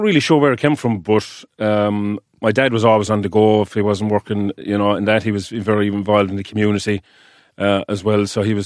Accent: Newcastle West, Munster, Ireland; born there; I was born in 75 in Newcastle West, County Limerick. One of eight kids, as you say. I have five sisters and two brothers.

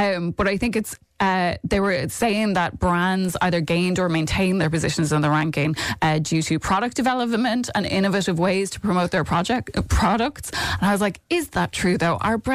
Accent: Ireland; And we are Irish, right?

